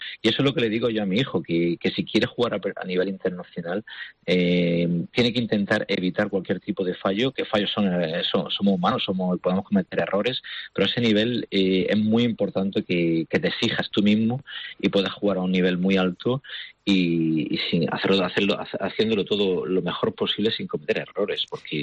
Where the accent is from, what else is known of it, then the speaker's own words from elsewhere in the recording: Almería, Andalusia, Spain; moved away as an adult; Yo soy de aquí de Almería. Mi padre y mi madre son españoles, son de aquí de Almería.